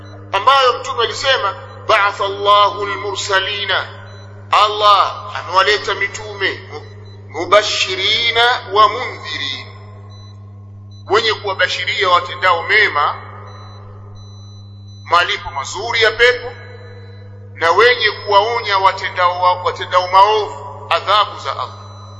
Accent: Tabora, Tanzania; Kuna mmoja kule kwetu Tabora ni shekhi, kule kwetu mashetani yao ya mizimu wanaita maswezi.

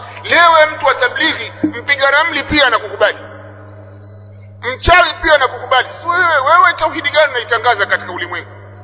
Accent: Tabora, Tanzania; Kuna mmoja kule kwetu Tabora ni shekhi, kule kwetu mashetani yao ya mizimu wanaita maswezi.

